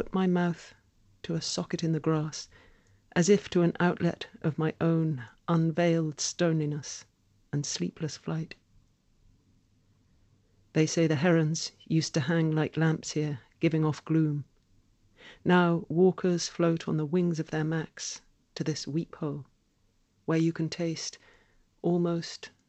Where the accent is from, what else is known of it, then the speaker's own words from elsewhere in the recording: London, United Kingdom; born there; Well, I was born in London, but my parents didn't live in London.